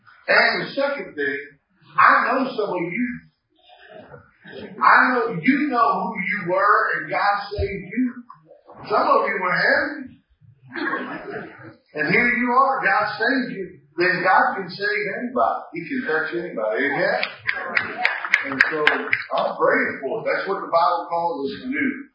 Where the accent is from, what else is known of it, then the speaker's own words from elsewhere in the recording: the South, United States; I'm from the South. We don't say shout, we say holler.